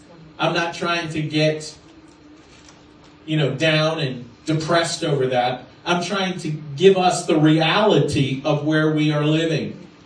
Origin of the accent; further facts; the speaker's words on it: Florida, United States; I come from Florida, where they name hurricanes.